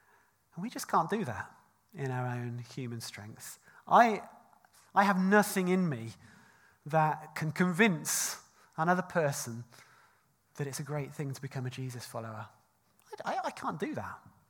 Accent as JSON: {"language": "English", "country": "United Kingdom", "said": "I think as British people, we are often too respectable for our own good"}